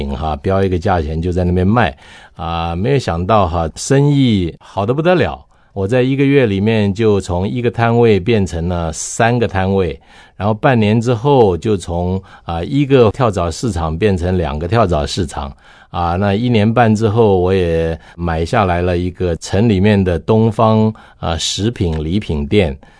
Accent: Tainan, Taiwan; moved away as an adult; 我是在台湾土生土长的哈，我是民国39年在台南出生的，然后一路就在台南长大

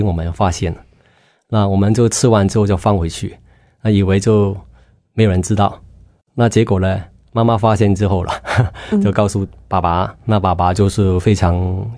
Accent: Hong Kong; 是，我是香港人。

